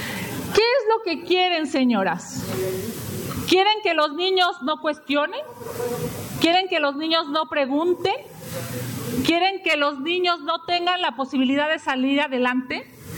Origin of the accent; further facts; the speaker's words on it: Mexico; reconocer a quien nos va a representar como mexicanos